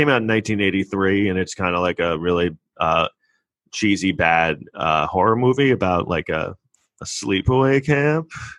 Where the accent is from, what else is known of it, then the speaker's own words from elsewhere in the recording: New York, United States; I'm from New York, and I mean, I'm like, what?